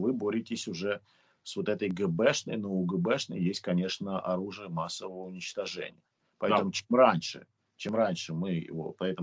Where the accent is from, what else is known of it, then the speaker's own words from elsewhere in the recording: Moscow, Russia; Кстати, я родился в Москве. Я коренной москвич. Мои родители тоже родились в Москве.